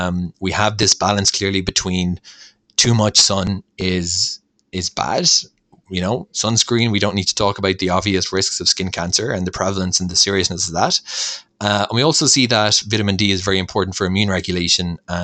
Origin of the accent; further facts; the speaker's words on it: Ireland; But where I grew up in Ireland, asthma was pretty commonplace.